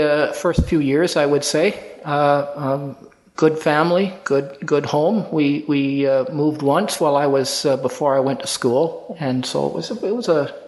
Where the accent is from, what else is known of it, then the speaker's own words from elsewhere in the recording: Edmonton, Alberta, Canada; I was born right here in Edmonton, actually, although I spent most of my adult life elsewhere.